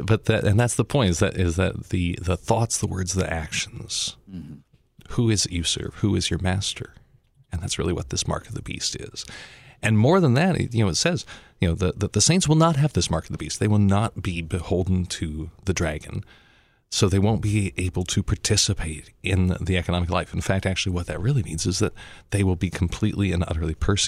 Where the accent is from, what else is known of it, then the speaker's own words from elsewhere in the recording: Denver, Colorado, United States; like the Christian baker in my hometown of Denver, Colorado